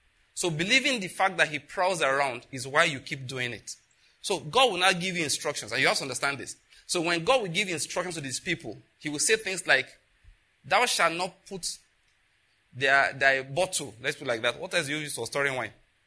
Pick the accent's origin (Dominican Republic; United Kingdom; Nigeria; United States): Nigeria; Western Nigeria; I grew up in Western Nigeria, like I told you.